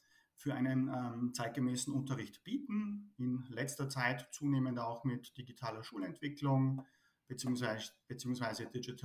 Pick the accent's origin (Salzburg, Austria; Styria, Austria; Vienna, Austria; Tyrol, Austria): Salzburg, Austria; now in Germany; ich komme aus Salzburg, du hast es schon erwähnt, bin aber tatsächlich seit 2004 Lehrer in Bayern